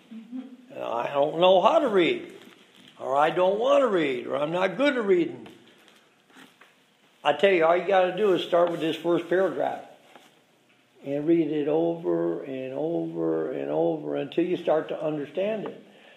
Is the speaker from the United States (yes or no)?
no; Scotland, United Kingdom; I'm a Scotsman.